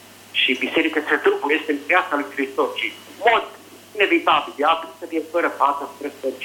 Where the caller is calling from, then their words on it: Timișoara, Timiș County, Romania; Sunt limele pastorii din Timișoara.